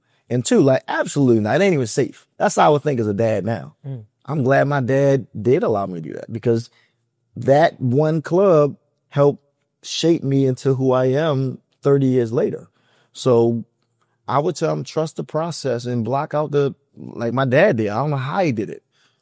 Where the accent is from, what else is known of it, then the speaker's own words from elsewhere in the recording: Baltimore, Maryland, United States; I remember when he first, because I'm from East Baltimore, he's from East Baltimore.